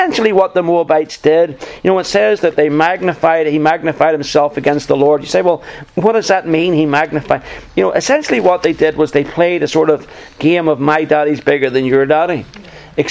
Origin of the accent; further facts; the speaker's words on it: Northern Ireland, United Kingdom; we grew up in Northern Ireland, Hazel